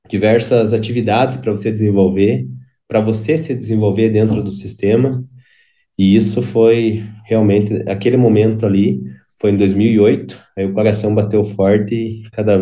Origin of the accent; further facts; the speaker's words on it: Castro, Paraná, Brazil; Eu sou de uma cidade do interior do Paraná, aqui de Castro